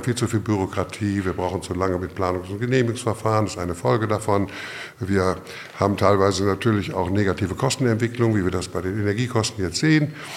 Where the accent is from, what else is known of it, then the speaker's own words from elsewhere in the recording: Essen, North Rhine-Westphalia, Germany; also ich bin ja im Ruhrgebiet geboren, wie vorhin gesagt wurde, in Essen auf der Kohle.